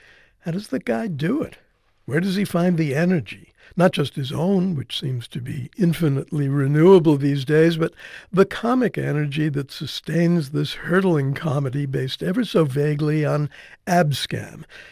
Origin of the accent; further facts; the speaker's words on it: New Jersey, United States; but I'm from Jersey and I bought him with pleasure.